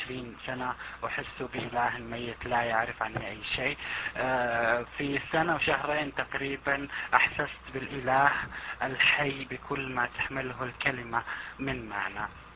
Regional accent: Saudi Arabia; أنا طبعا من السعودية، فتعرفون الجو المغلق في السعودية

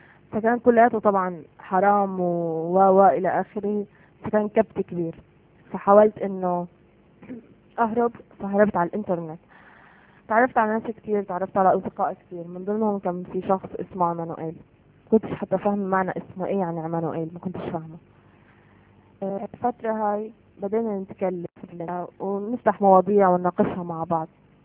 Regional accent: Palestine; انا كفلسطينية استحالة اني احب مثلا اليهود او احب مثلا شارون يعني. فقال لي ما هاي هي الفرق، انه احنا عنا كمسيحيين انه احنا لازم نحب عدونا

